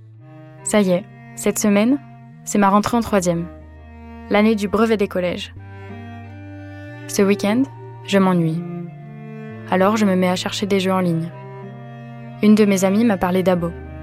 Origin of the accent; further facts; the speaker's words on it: Pays de la Loire, France; J'ai grandi en Vendée.